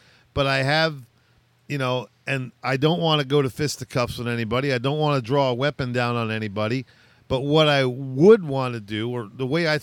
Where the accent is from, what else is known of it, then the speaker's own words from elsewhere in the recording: United States; So, yeah, it's being an American. I mean, there's a lot of things that make me proud about it.